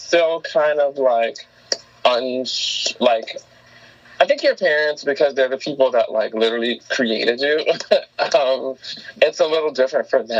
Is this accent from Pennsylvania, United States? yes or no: no; New York City, New York, United States; Because growing up in New York City, it's like, trans people are not necessarily, like, foreign here.